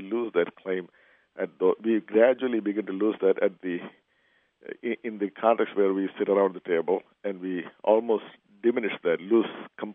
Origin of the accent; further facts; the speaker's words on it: India; I was raised in India.